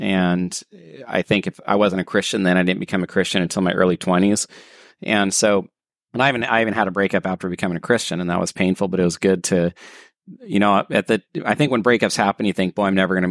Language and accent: English; California, United States; And so yeah, Katie and I grew up in Northern California together.